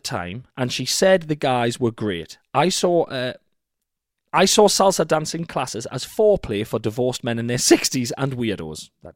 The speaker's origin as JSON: {"language": "English", "town": "York", "region": "Yorkshire and the Humber", "country": "United Kingdom", "tie": "born or raised there", "said": "He was a medical student, and I found out that he studied in York, my hometown."}